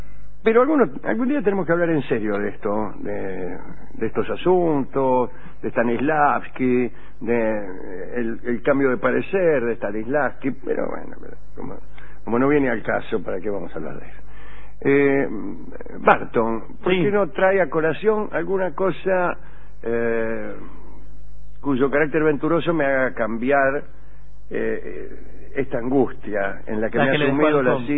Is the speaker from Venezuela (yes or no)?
no; Caseros, Buenos Aires Province, Argentina; Yo me crié en Caseros, conozco San Justo... Conozco Vicente López.